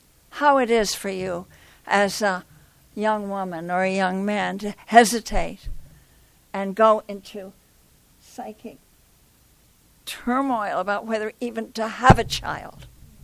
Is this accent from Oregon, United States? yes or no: no; New York, United States; especially in my home state, where I've learned so much, New York